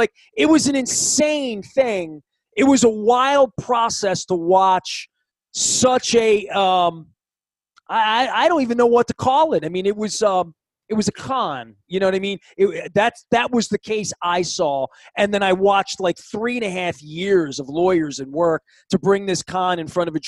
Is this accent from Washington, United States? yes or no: no; Dundalk, Maryland, United States; I was from Dundalk. We didn't like Essex.